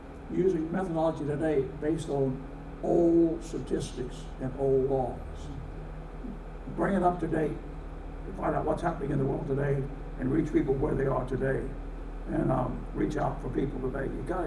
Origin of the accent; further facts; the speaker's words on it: United States; I'm glad I'm American. I'm glad I live here.